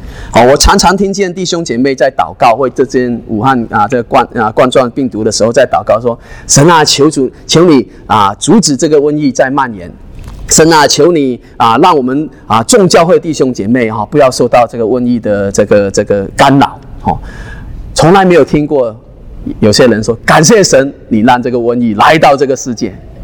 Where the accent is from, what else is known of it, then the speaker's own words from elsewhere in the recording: Hong Kong; 你们看到香港啊、哦，我是香港人来的，我是从香港出来的哈、哦。